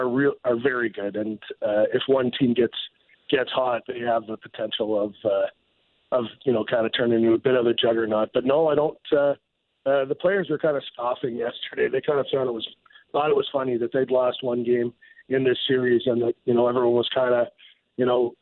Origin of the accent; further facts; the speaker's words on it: Peterborough, Ontario, Canada; My best friend, one of my best friends from growing up in Peterborough, Ontario